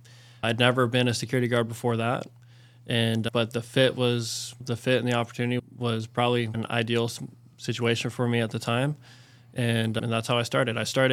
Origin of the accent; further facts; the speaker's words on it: Oceanside, California, United States; I grew up in Oceanside. Mm-hmm. I'm the youngest of four. I have a twin brother. My dad was in the Navy.